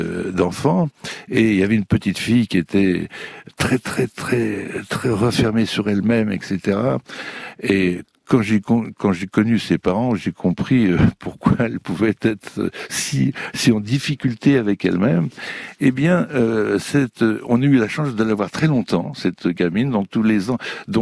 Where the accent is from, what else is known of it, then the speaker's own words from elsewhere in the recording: Bourgogne-Franche-Comté, France; Dans mon enfance, j'étais en Bourgogne. J'étais avec des enfants dans le petit village de Bourgogne où il y avait 80 habitants.